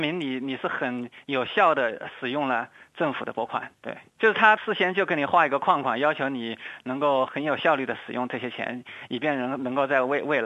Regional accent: China; 就是我们中国人的字典里面有个词叫做这个物美价廉

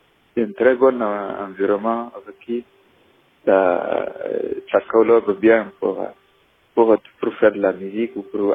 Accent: Agadez, Niger; French is a second language; moi je viens de Niger, au nord du Niger, plus précisément à Gadès. Je suis une communauté qu'on appelle les Touaregs, et Kelsamachek. Qu'on vive dans le désert, notre environnement.

